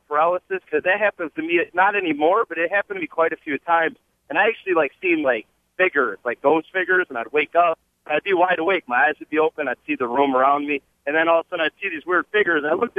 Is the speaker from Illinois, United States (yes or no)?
yes; Chicago, Illinois, United States; I'm actually heading to Chicago. I'm from Chicago.